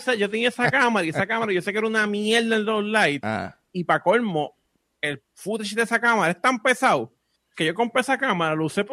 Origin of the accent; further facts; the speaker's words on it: Puerto Rico; Soy yo como buen puertorriqueño, a las 6:40 fue que yo empecé a salir de mi casa.